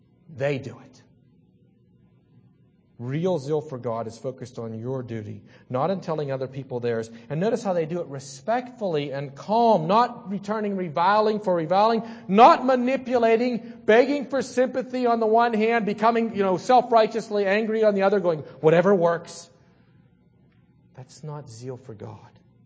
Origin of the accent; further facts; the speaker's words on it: Salzburg, Austria; I know when I grew up in Salzburg